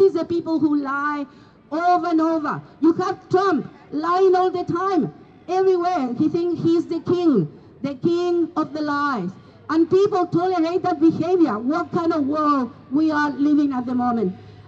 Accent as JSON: {"language": "English", "region": "southern Chile", "country": "Chile", "said": "from the south of Chile, but we are one nation, Chile and Argentina."}